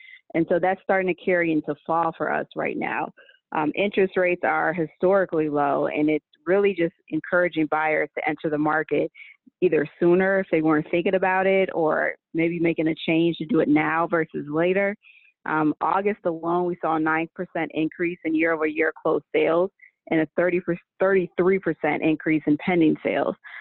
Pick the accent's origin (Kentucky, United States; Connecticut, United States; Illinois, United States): Illinois, United States; Chicago; also born or lived in Seattle; But born and raised in Chicago, lived here majority of my life. I did spend 5 years in Seattle, Washington.